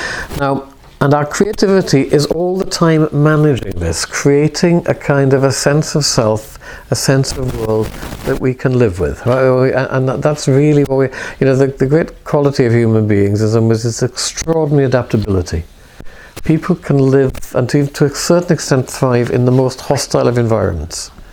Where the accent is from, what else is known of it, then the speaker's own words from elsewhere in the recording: Wales, United Kingdom; Suddenly I'm a Brit, and I'm Welsh. I hate being a Brit. Well, it's being Welsh. I'm fine with being Welsh. I never wanted to be a Brit.